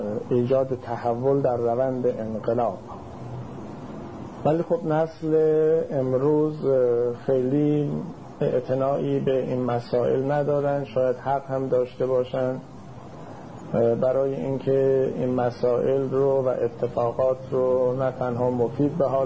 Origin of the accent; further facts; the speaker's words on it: Iran; اون راننده وقتی فهمید ما ایرانی هستیم شروع کرد پرسجو کردن